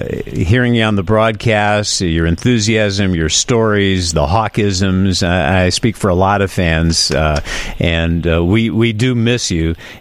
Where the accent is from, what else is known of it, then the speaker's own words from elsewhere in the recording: Chicago, Illinois, United States; It's no secret that I grew up in the North Side, practically lived in Wrigley Field, always been a Cub fan.